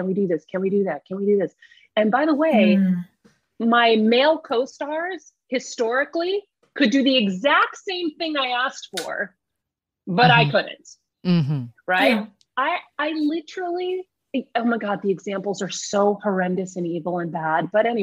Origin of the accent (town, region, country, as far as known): Boston, Massachusetts, United States; born or raised there; now in Los Angeles, United States